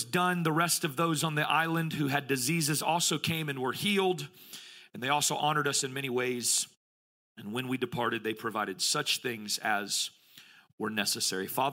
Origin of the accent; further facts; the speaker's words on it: United States; So I'm American by birth, but I'm telling you, God has put a maple leaf on